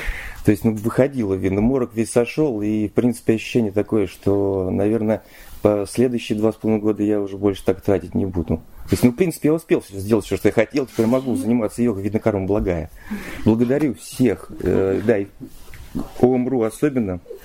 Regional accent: Kaluga, Kaluga Oblast, Russia; я из Калуги.

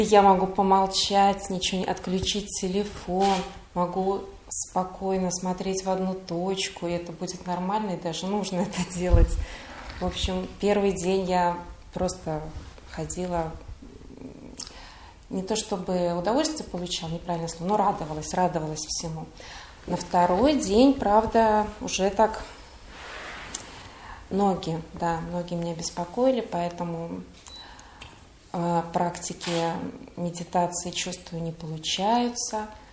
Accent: Leningrad Oblast, Russia; я приехала из Ленинградской области.

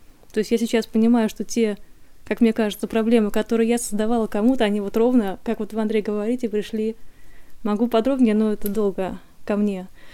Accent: Moscow Oblast, Russia; мне 32 года, я из Подмосковья.

